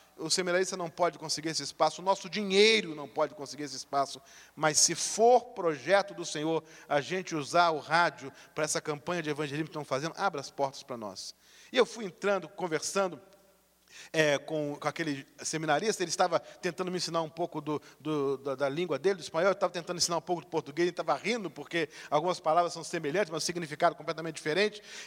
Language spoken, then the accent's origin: Portuguese; Rio de Janeiro, Brazil; Eu falei: sou do Rio de Janeiro.